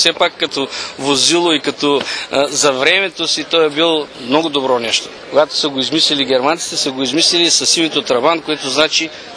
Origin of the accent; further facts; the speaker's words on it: Ruse, Ruse Province, Bulgaria; ние сме от Русе.